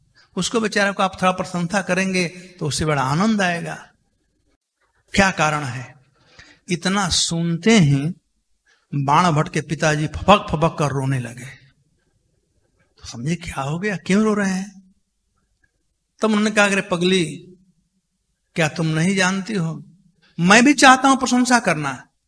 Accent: Bihar, India; हमारे यहां बिहार में कहते हैं

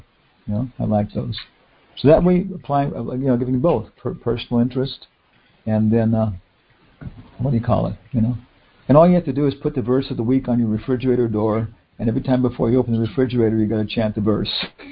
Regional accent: Guam; born there; And I was born on Guam, so I think I was a Chinese monk.

